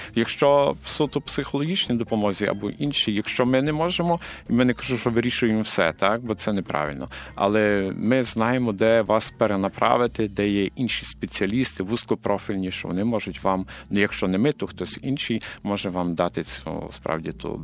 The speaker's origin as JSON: {"language": "Ukrainian", "region": "Lviv Oblast", "country": "Ukraine", "said": "бо я з родом з Львівщини"}